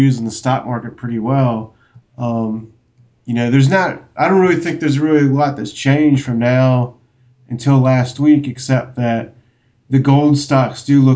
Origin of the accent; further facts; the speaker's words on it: United States; the thing about the difficulty in being an American, I guess, is that all 99% of the financial news is about U.S. stocks.